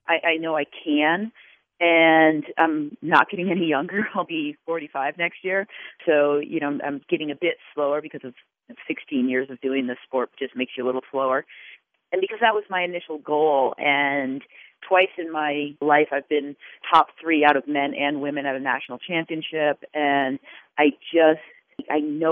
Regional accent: Chittenden, Vermont, United States; I grew up in Chittenden, so a lot of the south central part of it, of the trail

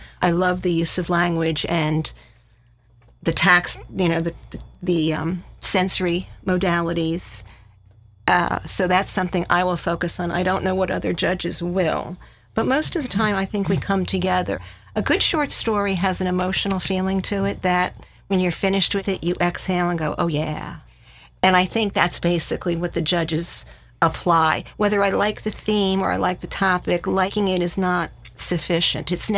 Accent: New Jersey, United States; Well, okay, first I'm from Jersey, so I come with attitude, okay? You know, and we have the shore.

